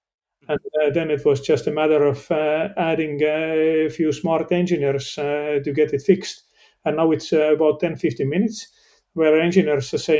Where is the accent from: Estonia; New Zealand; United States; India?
Estonia; Tallinn, Harju County; One is obviously my hometown Tallinn, and restaurant Noa, N-O-A.